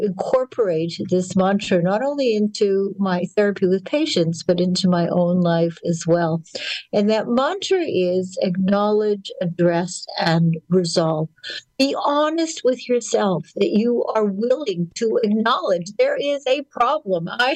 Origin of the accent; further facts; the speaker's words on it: Winnipeg, Manitoba, Canada; and also for my hometown paper in Winnipeg, the Winnipeg Jewish Post and News.